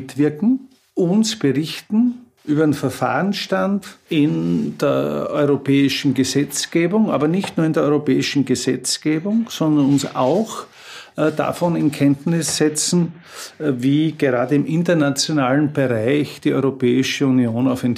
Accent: Styria, Austria; Ich bin Steirer.

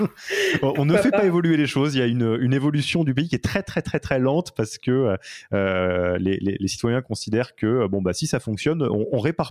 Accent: France; now in Switzerland; j'habite en Suisse, si je suis français de nationalité.

